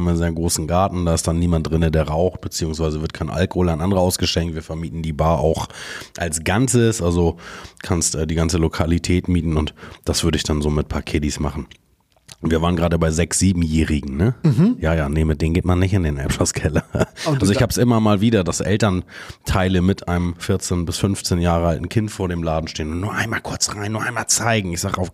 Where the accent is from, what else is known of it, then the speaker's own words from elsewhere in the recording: Hamburg, Germany; Ich bin aufgewachsen immer am Pendeln zwischen Sasel und der Reeperbahn. Mein Vater hat auf der Reeperbahn gearbeitet und wir haben in Sasel gewohnt.